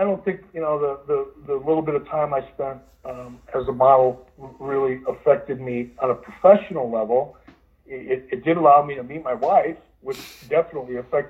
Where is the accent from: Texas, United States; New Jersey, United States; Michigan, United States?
Michigan, United States; Detroit; Oh, Bobo Brazil was a big name growing up in Detroit.